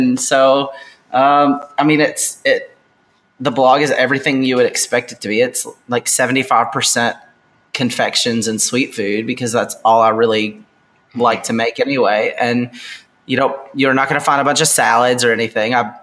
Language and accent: English; the South, United States; I'm from the South, so it's kind of a lot of my family lives in Georgia.